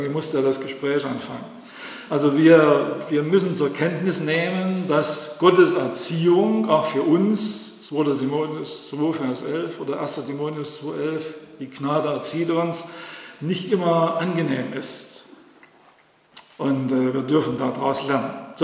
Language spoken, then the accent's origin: German; East Germany, Germany; Ich bin ja in der DDR aufgewachsen.